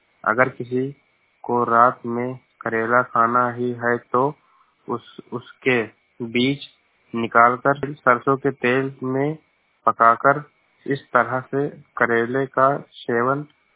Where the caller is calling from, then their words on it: Kewalpur, Uttar Pradesh, India; मैं जिला बहराइच से बोल रहा हूँ। मेरे गांव का नाम केवलपुर है।